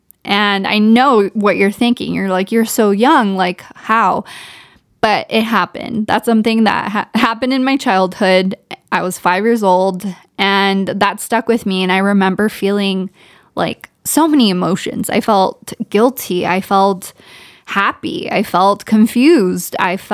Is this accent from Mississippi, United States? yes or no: no; Ontario, California, United States; Sixth grade, we end up moving to Ontario, which is the Inland Empire. For those who don't know, it's kind of a suburb of not LA, but it's like an hour from LA. And that's kind of where I grew up. I grew up in Ontario. And we moved there when I was in sixth grade.